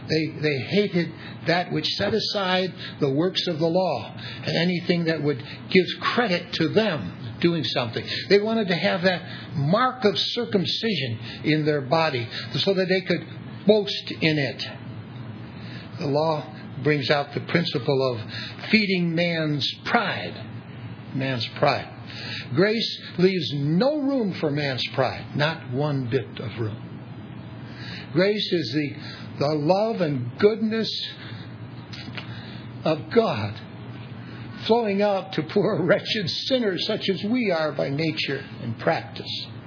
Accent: Wilmette, Illinois, United States; I was raised in Wilmette.

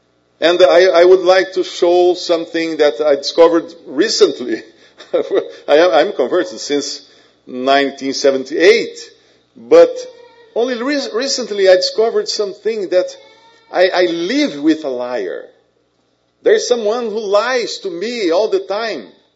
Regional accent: Brazil; English is a second language; Well, I hope my accent won't be a problem. I am a Brazilian, and of course, I don't speak Shakespeare's language in the right way.

